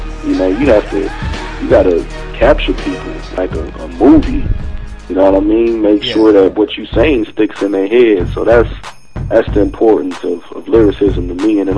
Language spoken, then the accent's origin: English; Wichita, Kansas, United States; Born and raised in Wichita, Kansas.